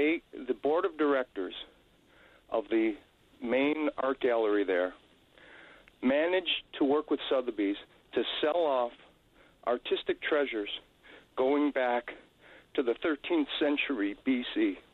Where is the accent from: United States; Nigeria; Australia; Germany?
United States; Buffalo, New York; I'm from Buffalo, and my mother's there right now, and thankfully she's only got a couple inches of snow.